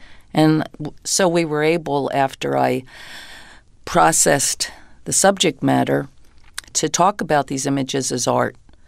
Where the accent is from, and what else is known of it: New Jersey, United States